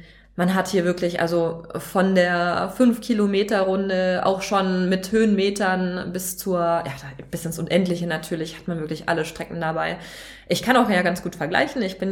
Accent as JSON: {"language": "German", "town": "Rechberghausen", "region": "Baden-Württemberg", "country": "Germany", "tie": "born or raised there", "said": "das Sparda-Team in Rechberghausen in meiner Heimat"}